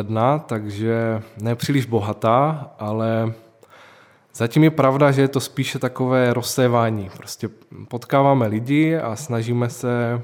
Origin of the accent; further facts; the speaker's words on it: Ostrava, Moravian-Silesian Region, Czechia; Celý život jsme žili v Ostravě, takže je to i ten způsob života, všechno je pro nás nové.